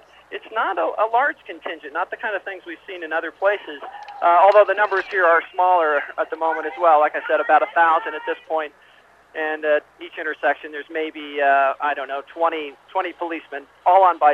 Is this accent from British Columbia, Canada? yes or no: no; Edmonton, Alberta, Canada; I'm from Edmonton.